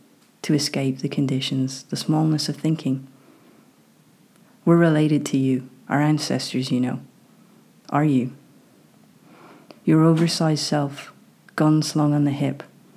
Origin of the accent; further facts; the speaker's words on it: Ireland; So this is a podcast on St. Patrick's Day, being Irish.